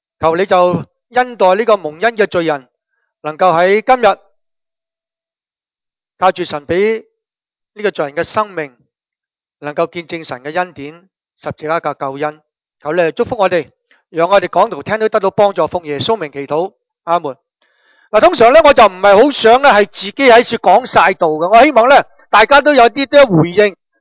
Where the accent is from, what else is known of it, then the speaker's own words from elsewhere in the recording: China; 我中国人